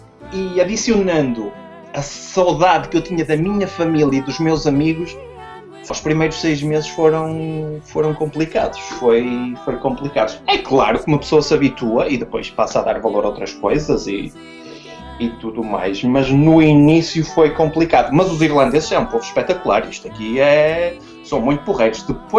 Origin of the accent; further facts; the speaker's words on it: Chorente, Braga, Portugal; now in Ireland; a aldeia de onde eu venho, que é Chorento, do concelho de Barcelos, onde vamos na estrada e só vemos vacas e ovelhas no pasto.